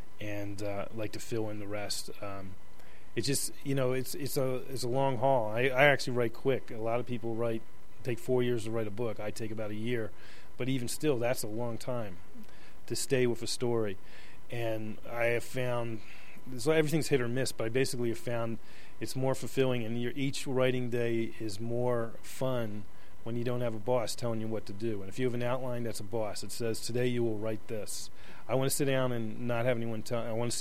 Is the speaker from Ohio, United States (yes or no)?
no; Florida, United States; now in Los Angeles, United States; I grew up in Florida. I worked in Florida as a journalist before I went to Los Angeles as a journalist.